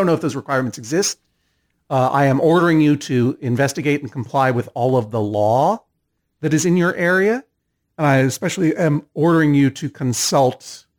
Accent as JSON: {"language": "English", "region": "Massachusetts", "country": "United States", "said": "I didn't grow up in Connecticut. I'm from Massachusetts. We don't play that."}